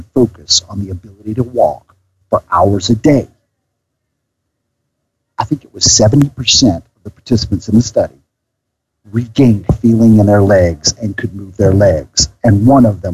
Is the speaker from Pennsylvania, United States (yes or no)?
no; Alabama, United States; I'm not from the West Coast. I was born and raised in Alabama. I lived my formative years in a small town in Alabama